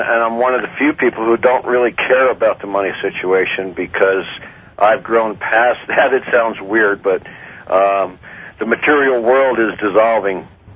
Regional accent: Albuquerque, New Mexico, United States; I'm from Albuquerque.

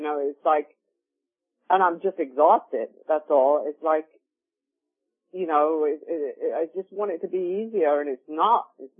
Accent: England, United Kingdom; growing up in England

